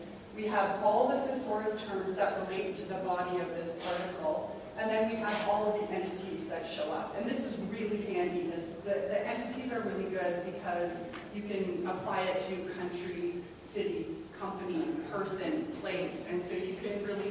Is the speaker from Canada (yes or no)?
yes; Canada; I'm Canadian, I'm going to go there